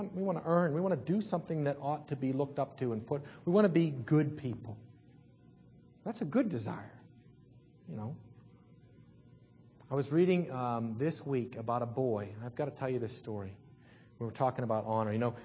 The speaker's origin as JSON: {"language": "English", "region": "Salzburg", "country": "Austria", "tie": "born or raised there", "said": "I know when I grew up in Salzburg"}